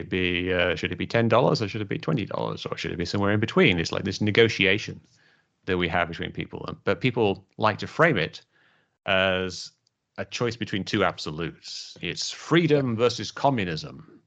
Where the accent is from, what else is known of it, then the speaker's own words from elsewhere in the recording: United Kingdom; I'm from Britain